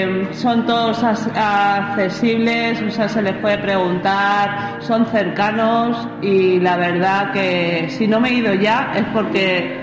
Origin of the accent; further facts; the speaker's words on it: Lepe, Andalusia, Spain; Yo soy de Lepe.